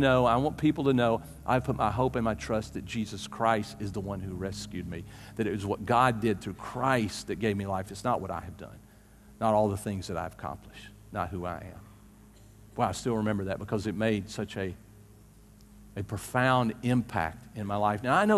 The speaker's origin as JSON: {"language": "English", "town": "Easley", "region": "South Carolina", "country": "United States", "tie": "born or raised there", "said": "You know, I grew up in Easley, 6,000 people, you know, and I'm educated."}